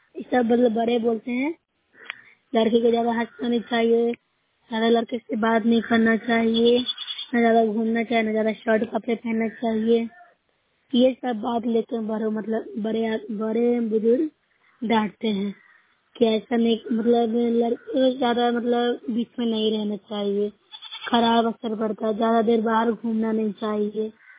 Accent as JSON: {"language": "Hindi", "region": "Bihar", "country": "India", "said": "मैं नौसा ब्लॉक से हूँ, जिला नालंदा से मैं रखती हूँ।"}